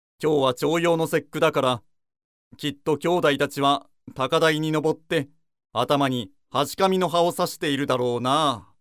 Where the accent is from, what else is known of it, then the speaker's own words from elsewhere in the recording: Nagasaki, Japan; 私はですね、子供の頃、長崎に住んでいたんですよ。